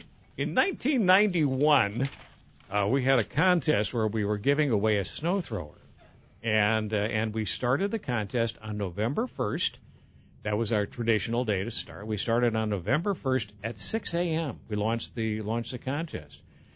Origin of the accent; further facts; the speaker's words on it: Decorah, Iowa, United States; and I grew up in the north. I grew up in Decorah, where the tall snow grows, and Decorah is unique.